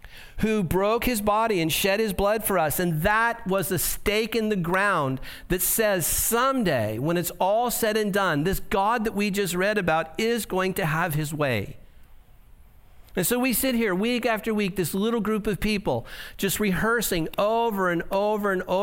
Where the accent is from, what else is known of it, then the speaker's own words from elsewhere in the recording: Santa Ana, California, United States; I'm from Santa Ana. I don't see stars. You know, we don't have stars around here.